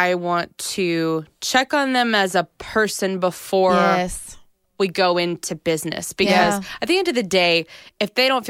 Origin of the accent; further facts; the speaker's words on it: McKinney, Texas, United States; also born or lived in Arkansas; So I grew up in McKinney, actually. And then I went to a small school in Arkansas.